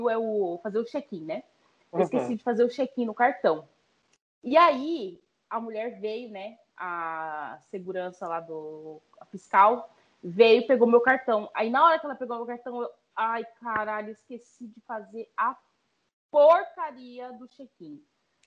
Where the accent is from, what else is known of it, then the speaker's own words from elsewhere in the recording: Mato Grosso do Sul, Brazil; also born or lived in Florianópolis; Eu passei a minha vida toda no Mato Grosso do Sul morando em casa. Depois eu mudei para Florianópolis, morei em apartamento. Aí mudei para cá, mudei para apartamento também.